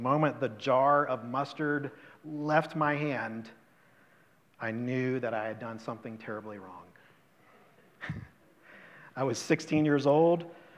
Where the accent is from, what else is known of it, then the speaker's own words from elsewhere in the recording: United States; I often wonder, as an American, what the U.S. would be like